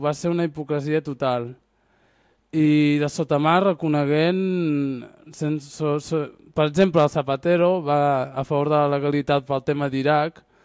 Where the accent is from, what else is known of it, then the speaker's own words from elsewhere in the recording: Berga, Catalonia, Spain; born there; jo he estat de Gironella, vale, jo he nascut a Berga, o sigui que soc català com qui més, saps? I a part a Saharaui, llavors jo visc a Gironella